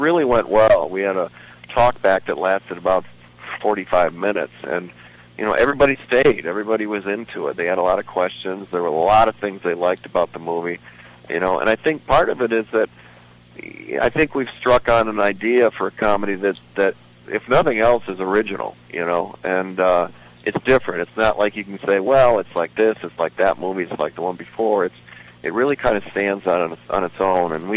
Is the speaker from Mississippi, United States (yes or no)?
no; Michigan, United States; Well, I grew up in Michigan, and I live there now with my wife, three kids, and I did high school musicals because our small-town high school needed guys.